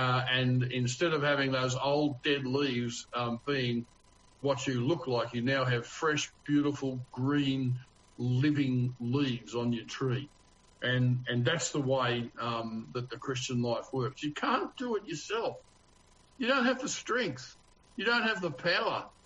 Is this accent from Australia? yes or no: yes; Australia; accent: Australian; and I was talking with my Australian accent, and we were laughing and joking and having a great time.